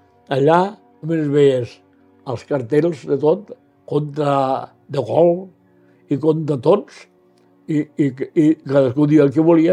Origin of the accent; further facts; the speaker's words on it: Paüls, Catalonia, Spain; Vaig néixer el dia 3 de novembre de l'any 1930. Vaig néixer al Regès. I diuen que jo m'estava morint de gana. Al veure que m'estava morint, van agarrar ma padrina. Diu, perquè diuen que a Paúls hi ha una dida. I a peu se'm van anar a Paúls.